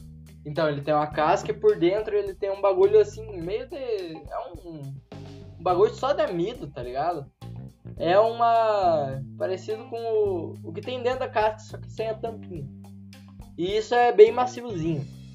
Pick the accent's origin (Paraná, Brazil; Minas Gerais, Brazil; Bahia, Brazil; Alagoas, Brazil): Paraná, Brazil; also born or lived in Rebouças; now in Ponta Grossa, Brazil; sabe que eu tenho um sotaque. E esse sotaque vem de algum lugar. Eu sou paranaense.